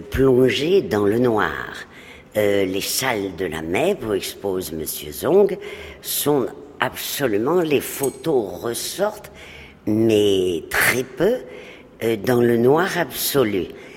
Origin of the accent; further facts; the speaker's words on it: Madrid, Community of Madrid, Spain; du musée du Prado de mon enfance à Madrid.